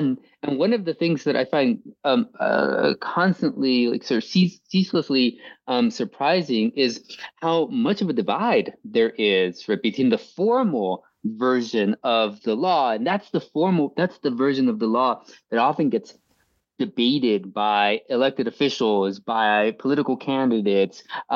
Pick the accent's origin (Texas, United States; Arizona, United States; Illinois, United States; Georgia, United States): Texas, United States; McAllen; growing up in a place like the Valley, I was born in McAllen, Texas, and that's mostly where. Yeah, that's where I went to school. That's, my mom is still there.